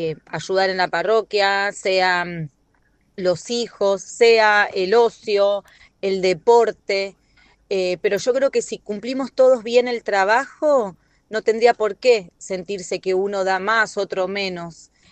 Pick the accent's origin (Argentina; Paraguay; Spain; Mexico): Argentina; Lago Puelo, Chubut; soy de Lago Puelo, Chubut. Estoy escuchando el programa